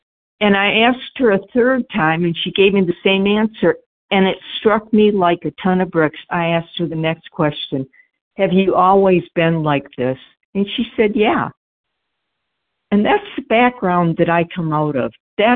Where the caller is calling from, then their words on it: Georgia, United States; I don't know why this is the hardest part, is just saying my name and where I come from. But anyways